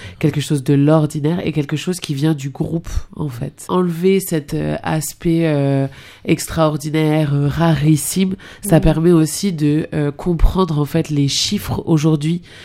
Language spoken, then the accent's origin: French; Réunion, France; Enfin, moi, je viens de La Réunion.